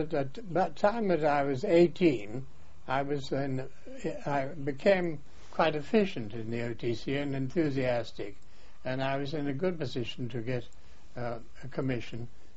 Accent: Wales, United Kingdom; I am a Welshman, of course

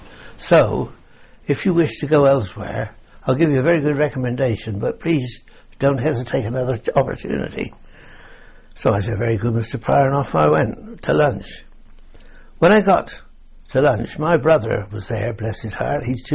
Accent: Winchester, South East England, United Kingdom; I was born in Winchester on the 1st of June 1918 at 12:15 in a little nursing home in number 13 St. Peter Street.

